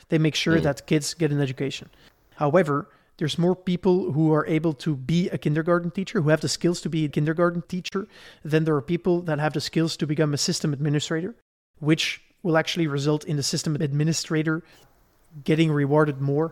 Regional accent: Belgium; Where I grew up in Belgium, there was nearby a very good baker

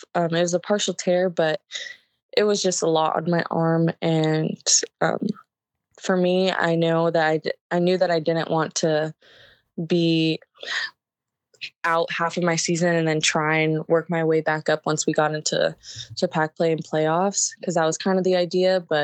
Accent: Ventura, California, United States; one, they're very close to where I live. My hometown is in Ventura. So super close.

